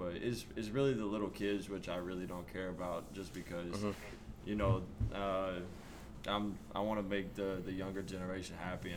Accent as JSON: {"language": "English", "region": "Arkansas", "country": "United States", "tie": "born or raised there", "said": "I grew up in a town of 1,100 people. My graduating class was 52. So super small."}